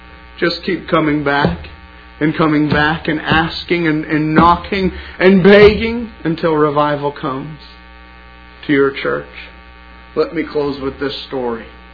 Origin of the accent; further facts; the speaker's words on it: Portland, Oregon, United States; born there; And in fact, the first year of my life, I was born in Portland, Oregon.